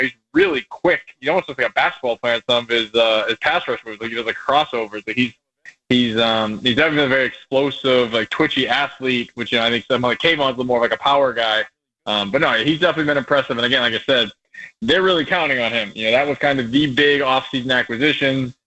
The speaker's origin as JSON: {"language": "English", "region": "Massachusetts", "country": "United States", "said": "No, I'm from Massachusetts."}